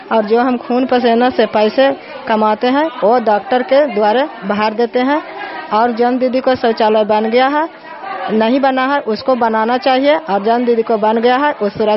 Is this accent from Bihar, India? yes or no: yes; Bihar, India; हिरदन बिघा गांव से बोल रही हूं। मैं सीएम के पद पर काम करती हूं और 10 समूह देखती हूं और मैं नालंदा जिला के निवासी हूं